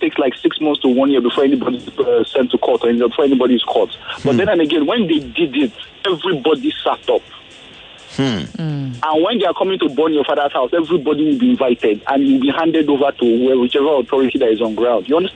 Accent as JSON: {"language": "English", "region": "Anambra", "country": "Nigeria", "said": "I'm from Anambra State."}